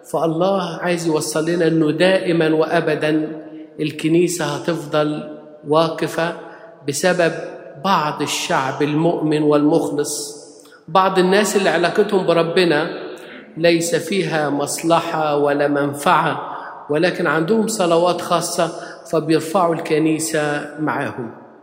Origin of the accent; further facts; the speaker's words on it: Egypt; طب أنا يعني كمصري في حاجة استهوتني